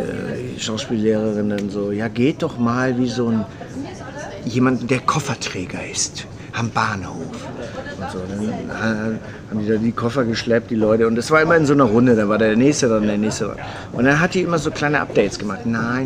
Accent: Hamburg, Germany; accent: Hamburg dialect; Ich hatte so einen krassen Hamburger Dialekt, ich komme aus Hamburg. Das hat sich jetzt gut abgeschliffen über die Jahrzehnte

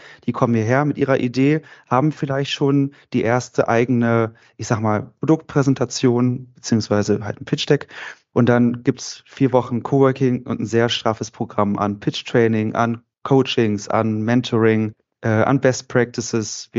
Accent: Wolfenbüttel, Lower Saxony, Germany; also born or lived in Salzgitter; Ich bin selber Wolfenbüttler ursprünglich. Mhm. Also ich bin zwar in Salzgitter geboren, aber in Wolfenbüttel aufgewachsen

